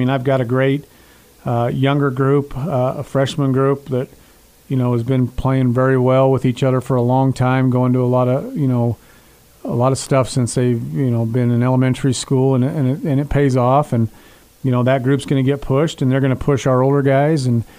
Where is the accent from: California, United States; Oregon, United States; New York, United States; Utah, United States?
Utah, United States; I mean, I grew up in Emory County. I played there. I love it there.